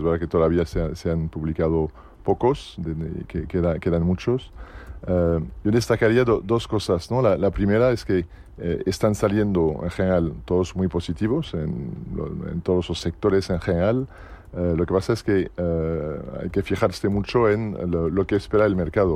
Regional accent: Marseille, Provence-Alpes-Côte d'Azur, France; yo soy de Marsella y tengo amigos y familia ahí en esta zona

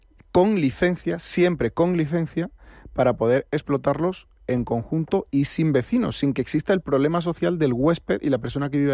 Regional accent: Spain; como somos los españoles

